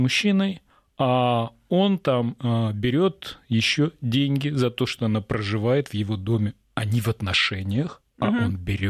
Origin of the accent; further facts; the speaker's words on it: Russia; now in United States; Когда я жила в России, я выходец из России